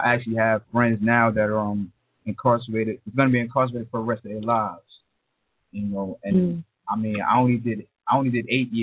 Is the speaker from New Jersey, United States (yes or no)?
yes; Newark, New Jersey, United States; I'm from Newark.